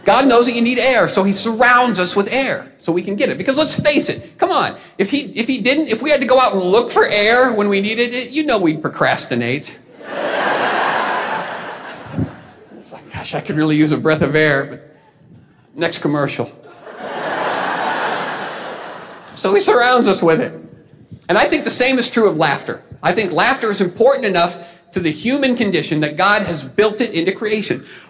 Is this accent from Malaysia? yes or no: no; Indiana, United States; And they find out that I'm from Indiana, which they refer to as flyover country, by the way.